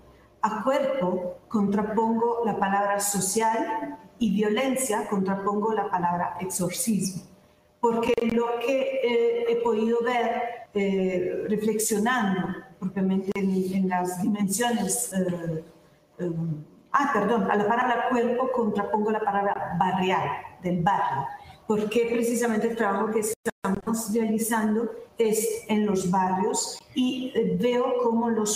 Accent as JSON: {"language": "Spanish", "country": "Italy", "second_language": "Spanish", "lives_now": "Bogotá, Colombia", "said": "Yo soy italiana, entonces, como extranjera que ha venido a vivir en esta ciudad"}